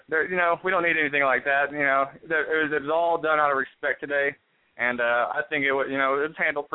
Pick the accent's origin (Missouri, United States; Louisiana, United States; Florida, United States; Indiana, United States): Indiana, United States; born there; moved away; I'm actually born – I was born in Indiana and you know, kind of came out here as I got a little older. And, you know, every time I get to go back home, it's just amazing.